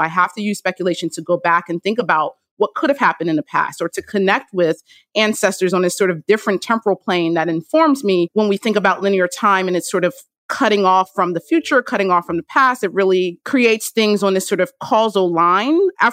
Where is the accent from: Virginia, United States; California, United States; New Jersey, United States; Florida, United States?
New Jersey, United States; Trenton; born there; I was born in Trenton, New Jersey.